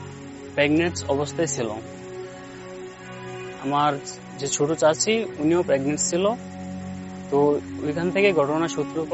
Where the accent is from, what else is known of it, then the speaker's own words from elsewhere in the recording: Sreepur, Dhaka Division, Bangladesh; আমার লোকেশন হচ্ছে আপনার গাজীপুর শ্রীপুর উপজেলার সাতখানা গ্রামে আমার বাসা।